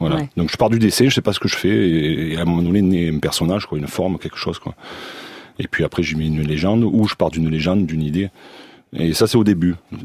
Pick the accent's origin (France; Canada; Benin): France; comme je suis français